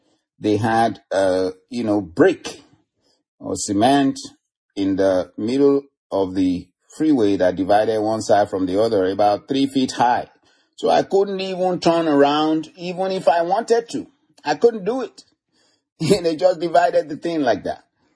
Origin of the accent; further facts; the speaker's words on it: Arizona, United States; I said, listen, I'm from Arizona. I'm not from here. And of course, my license plate said Arizona.